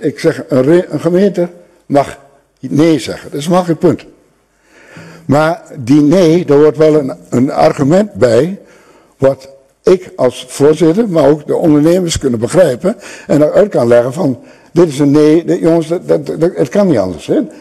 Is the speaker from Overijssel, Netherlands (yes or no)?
yes; Dalfsen, Overijssel, Netherlands; Ik ben inmiddels al even 71 lentes oud. Ik ben van origine wel een Dalfsenaar. Maar het landschap waar ik geboren ben, mijn ouders hadden een boerderij, dat is nu gemeente Radem